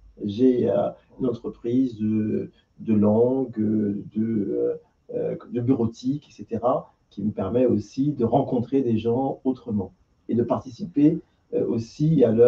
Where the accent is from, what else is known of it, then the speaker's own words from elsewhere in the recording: Guadeloupe; Je viens, comme je dis, de Guadeloupe, hein, dont se trouvent mes racines.